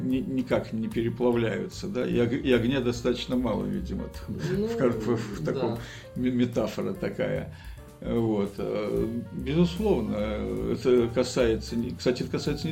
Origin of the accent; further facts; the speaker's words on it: Novostroevo, Kaliningrad Oblast, Russia; born there; в поселок, где я родился, в Озерском районе Новостроево